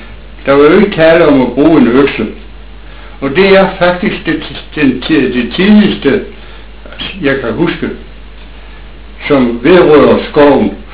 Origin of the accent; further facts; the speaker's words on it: Jutland, Denmark; Jeg er jyde, ja.